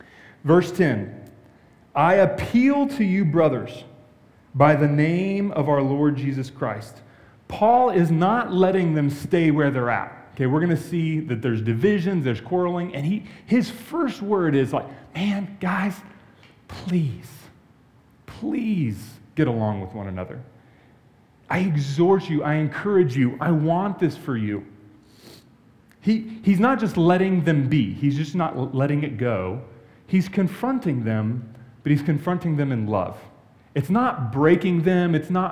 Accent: California, United States; I grew up in California, and my two older sisters are 7 and 13 years older than me

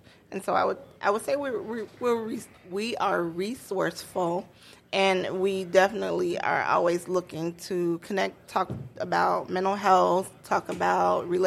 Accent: Chicago, Illinois, United States; moved away as an adult; I wasn't born here, right? I come from Chicago, Illinois, and so it's a different experience for me moving here as an adult as it would be for somebody that has grown up here already.

